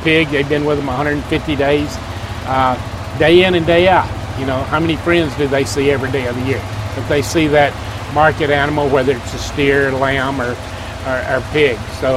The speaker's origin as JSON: {"language": "English", "region": "Mississippi", "country": "United States", "tie": "born or raised there", "moved": "as an adult", "said": "Mississippi. I grew up in Mississippi. I went to college at Mississippi State"}